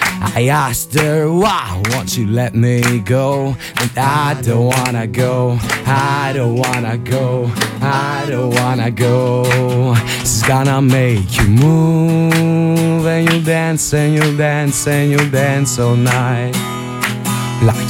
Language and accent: Greek; Athens, Attica, Greece; Είμαστε από την Αθήνα.